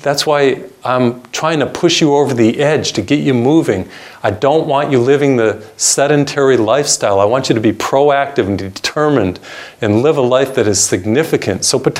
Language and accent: English; Massachusetts, United States; And he was from Massachusetts. I'm from Massachusetts, so I kind of like him.